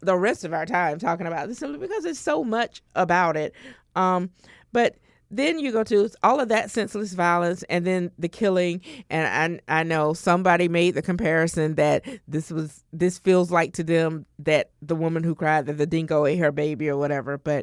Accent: Georgia, United States; Because I grew up in Georgia and I go to Florida a lot and went all through my childhood.

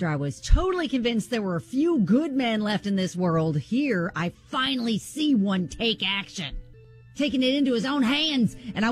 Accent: Cleveland, Ohio, United States; Trust me, I'm from Cleveland.

